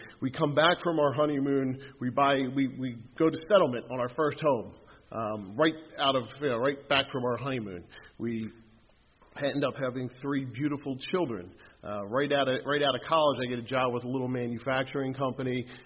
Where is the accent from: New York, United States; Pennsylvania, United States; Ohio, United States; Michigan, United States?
Pennsylvania, United States; Newtown; I'm actually from Newtown, but I got sober in Bristol and in Levittown, and that's where I spend most of my time. So I kind of identify with being from Bristol.